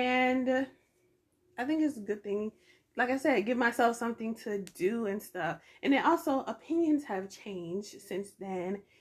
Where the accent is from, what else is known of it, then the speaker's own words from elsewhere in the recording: Georgia, United States; growing up in Georgia, like Atlanta, I'm not new to Atlanta